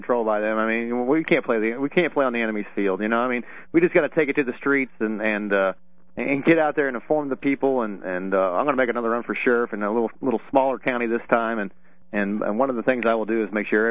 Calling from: St. Louis, Missouri, United States; St. Louis area.

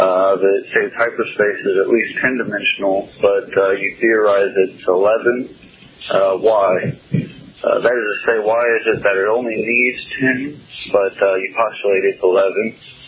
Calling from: Combs, Illinois, United States; I'm calling from Combs, Illinois. I'm mostly listening on YouTube.

